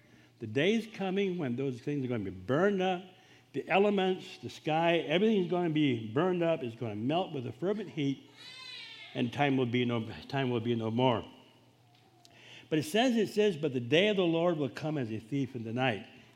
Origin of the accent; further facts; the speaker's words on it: Honduras; When we lived in Honduras, I grew up in Honduras